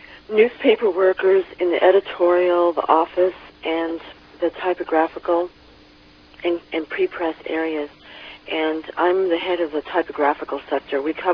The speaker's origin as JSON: {"language": "English", "town": "San Francisco", "region": "California", "country": "United States", "said": "I'm from San Francisco."}